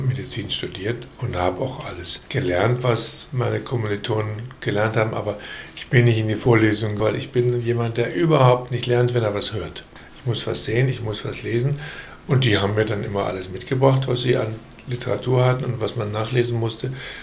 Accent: Boppard, Rhineland-Palatinate, Germany; also born or lived in Düsseldorf; Ich habe große Teile meiner Kindheit nicht in Düsseldorf, sondern in Boppard zugebracht. Weil Boppard weniger zerstört war als Düsseldorf und weil meine Großmutter da noch gelebt hat.

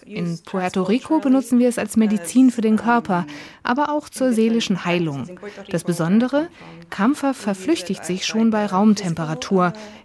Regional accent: Würzburg, Bavaria, Germany; born there; Ich bin in Würzburg geboren.

